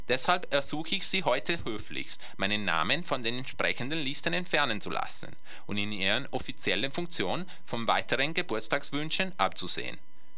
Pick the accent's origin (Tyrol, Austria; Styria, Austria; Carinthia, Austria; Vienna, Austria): Vienna, Austria; born there; Ich bin zwar in Wien geboren, wie meine Eltern, und ich war bis zum März 1938, als ich 15 Jahre alt, österreichischer Staatsbürger, aber dann wurden alle österreichischen Staatsbürger automatische deutsche Staatsbürger, also auch ich.